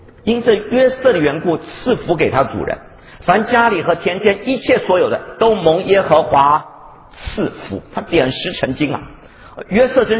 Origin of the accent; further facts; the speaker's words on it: China; 尤其我们中国人啊